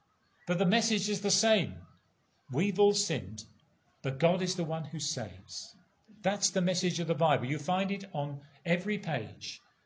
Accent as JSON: {"language": "English", "region": "England", "country": "United Kingdom", "said": "In my home country in England, you can go to almost any village or town and you will see somewhere a memorial."}